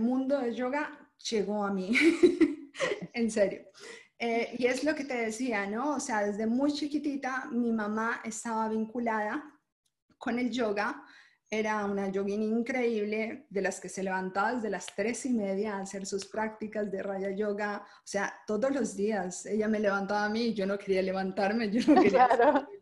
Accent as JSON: {"language": "Spanish", "region": "Huila", "country": "Colombia", "tie": "born or raised there", "said": "Nací en Colombia, de hecho en un pueblito que se llama Colombia, que no se conoce ni los colombianos lo conocen, en medio de piedras y río"}